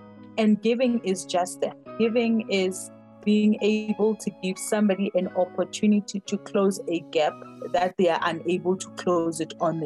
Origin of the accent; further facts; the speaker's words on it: Alexandra, Gauteng, South Africa; I grew up in Alexandra. It's a, you know, small congested place